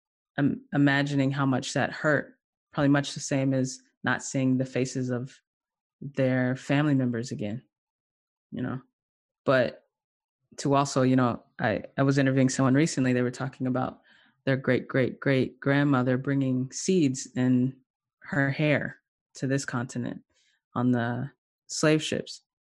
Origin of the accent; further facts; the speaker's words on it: the South, United States; I'm from the South. I moved back to the South last year. And it has been quite a journey. And I live, you know, I live out in the country.